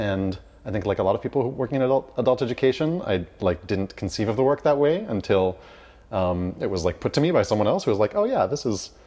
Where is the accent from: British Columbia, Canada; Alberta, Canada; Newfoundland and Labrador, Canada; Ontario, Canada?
Ontario, Canada; Toronto; now in Montreal, Canada; I grew up mostly in Toronto, Tekaronto, and now I call Jojage or Montreal my home.